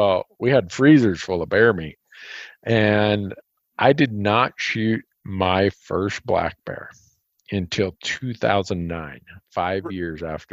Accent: Minnesota, United States; I thought growing up in Minnesota, where I got most of my hunting media consumption that allowed me to learn about the bigger world beyond my little town

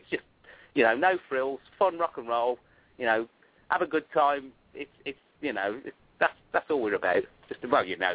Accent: England, United Kingdom; I never got the crack on it. We're English, you know.

